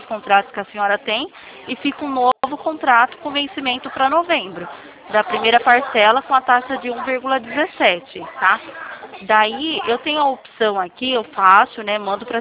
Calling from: Limeira, São Paulo, Brazil; Eu falo de Limeira, São Paulo.

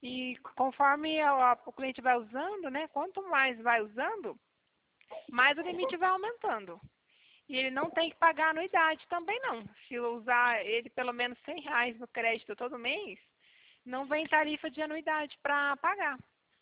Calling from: Paraná, Brazil; Eu falo aqui do Paraná.

